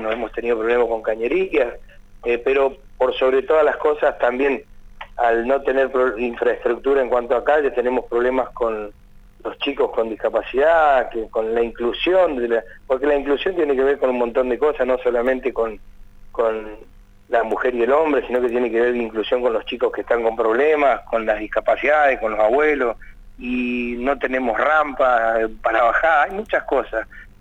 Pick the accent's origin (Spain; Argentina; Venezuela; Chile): Argentina; Cinco Saltos, Río Negro; Yo soy hijo de chacarero, soy nacido y criado en Cinco Saltos, hice mi escuela primaria en la escuela rural 132 de La Parra